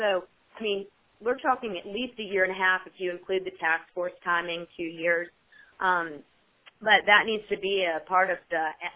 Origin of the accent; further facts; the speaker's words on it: Birmingham, Alabama, United States; Yeah, I'm from Birmingham.